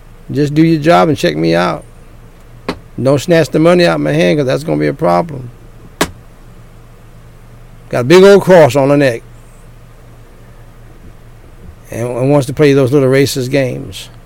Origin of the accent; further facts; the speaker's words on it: Florida, United States; I'm partly from Florida myself